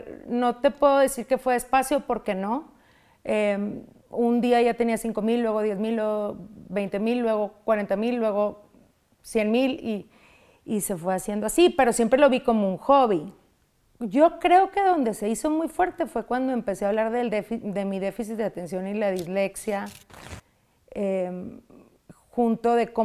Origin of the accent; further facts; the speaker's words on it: Monterrey, Nuevo León, Mexico; moved away as an adult; also born or lived in Reynosa; now in Dallas, United States; yo viví, bueno, nací en Reynosa, pero desde muy chica me fui a Monterrey a estudiar. Me caso en Monterrey con alguien que es de Chihuahua, no es de Monterrey. Ajá. Y me quedo a vivir ahí, a formar nuestra familia ahí.